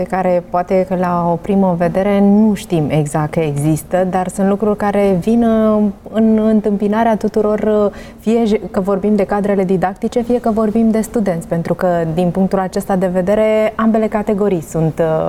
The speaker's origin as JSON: {"language": "Romanian", "town": "Craiova", "region": "Dolj", "country": "Romania", "said": "eu vin din Craiova și am terminat universitatea acolo"}